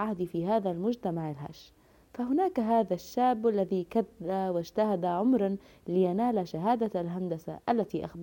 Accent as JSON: {"language": "Arabic", "country": "Egypt", "said": "على تأقلم العقل البشري مع حياتنا كمصريين بشكل خاص"}